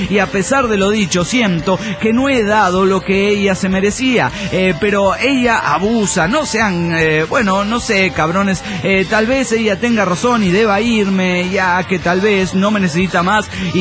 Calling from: Mexico City, Mexico; reportándome aquí del Distrito Federal

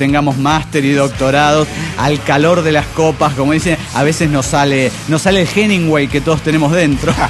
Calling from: Entre Ríos, Argentina; de Vial, Entre Ríos, Argentina.

